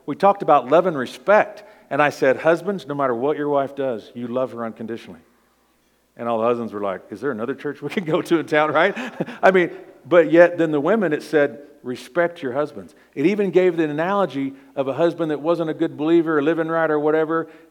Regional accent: the South, United States; Because I come from the South, right?

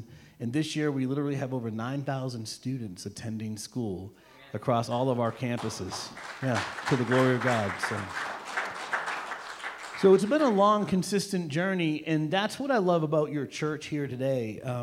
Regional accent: Boston, Massachusetts, United States; born there; because we were up in the northeast in Massachusetts, and I was born in Boston

